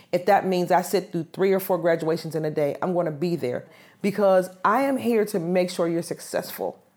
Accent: Homewood, Pennsylvania, United States; I grew up in Homewood. You know, I'm one of them people that got to give back.

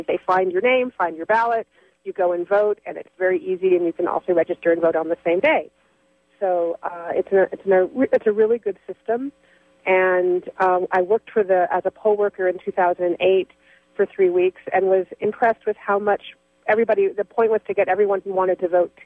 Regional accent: California, United States; moved away; you know, I come from California. I lived there most of my life and had never heard of same-day voting, had never heard of early voting.

